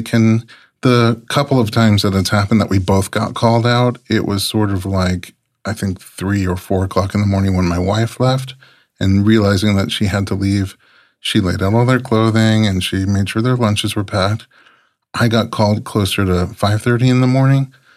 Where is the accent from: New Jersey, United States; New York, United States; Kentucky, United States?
New York, United States; New York City; I grew up so sheltered in New York City, and now I was